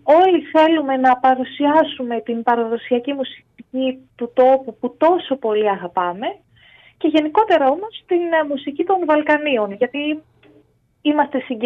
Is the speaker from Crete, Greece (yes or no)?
no; Naousa, Central Macedonia, Greece; Εγώ είμαι από Νάουσα